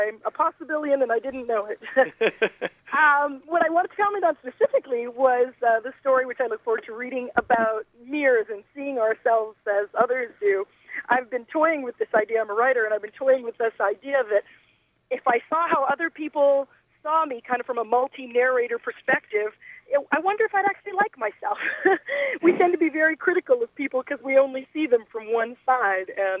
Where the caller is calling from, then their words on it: Dallas, Texas, United States; Yes, hi. I'm calling from Dallas.